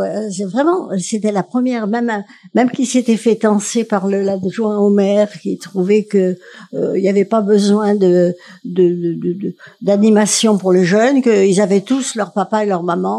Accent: Algeria; moi je disais toujours, les Algériens c'était nous

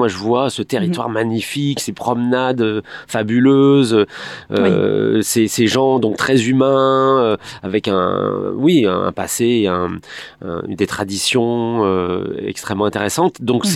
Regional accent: Auvergne-Rhône-Alpes, France; Moi, j'ai grandi dans le Beaujolais, à côté de Lyon. Donc, du coup, il y a peut-être d'autres langues. Bon, il y a quelques mots typiquement lyonnais que je connais, mais je connais pas vraiment de patois.

